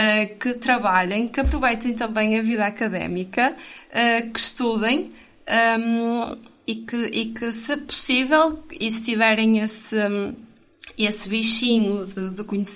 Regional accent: Portugal; now in France; porque reconhecem que eu não sou francesa e perguntam, mas que língua é? E eu digo, é português.

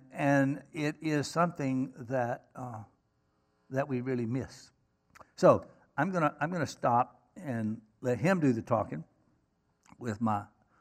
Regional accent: Winston-Salem, North Carolina, United States; I could say about my experience growing up in North Winston, in Winston-Salem.

